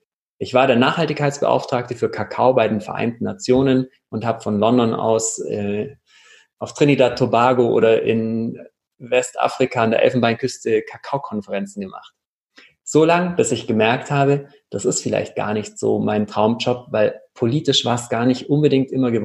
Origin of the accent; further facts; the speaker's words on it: Kempten, Bavaria, Germany; Ich komme aus Kempten im Allgäu